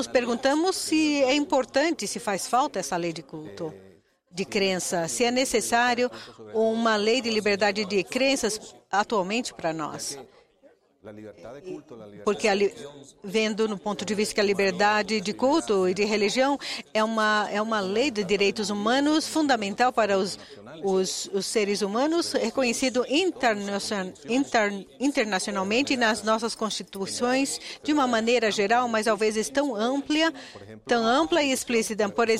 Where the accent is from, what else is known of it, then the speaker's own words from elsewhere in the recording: Venezuela; venho da Venezuela.